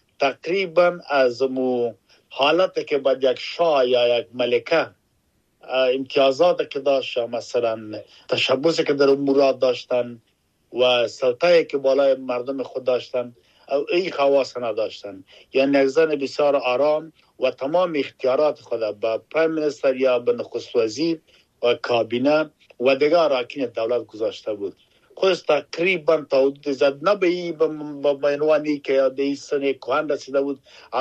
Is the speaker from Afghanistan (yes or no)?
yes; Afghanistan; now in United Kingdom; ما افغان هستم در انگلستان زندگی میکنم. این که خود ما افغان هستم مسلمان